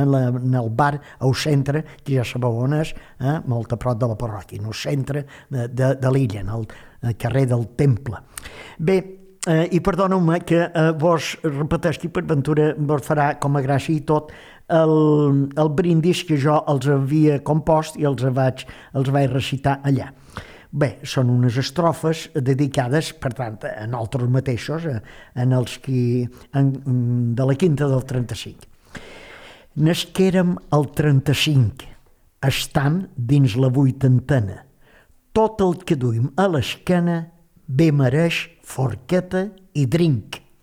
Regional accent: Pollença, Balearic Islands, Spain; ho dic perquè nosaltres de petit aquí a Pollença se feia una festassa

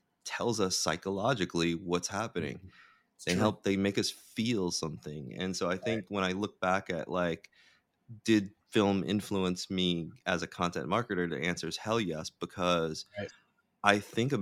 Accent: New Orleans, Louisiana, United States; I mean, I grew up in New Orleans where like storytelling and music is just like so prevalent.

